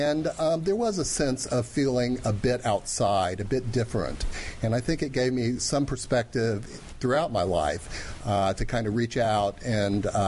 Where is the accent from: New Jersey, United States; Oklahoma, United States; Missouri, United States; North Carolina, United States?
Oklahoma, United States; Tulsa; I'm from Tulsa, Oklahoma.